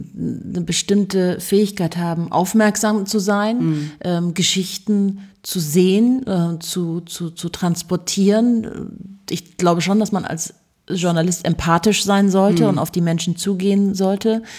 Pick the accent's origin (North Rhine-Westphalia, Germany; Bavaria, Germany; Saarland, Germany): Bavaria, Germany; Munich; Ich bin ja in München geboren und aufgewachsen